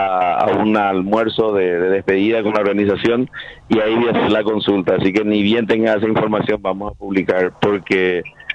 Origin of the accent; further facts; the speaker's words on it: Paraguay; nosotros como asadores paraguayos desde el 2018 que estamos haciendo ruido afuera